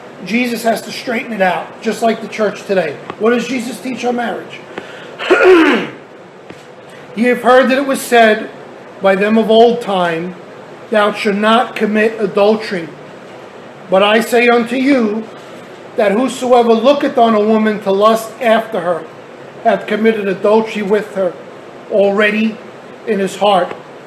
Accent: New York, United States; born there; I was born in New York.

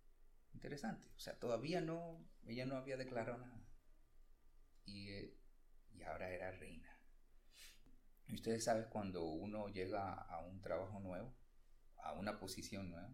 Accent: Peru; Yo soy peruano.

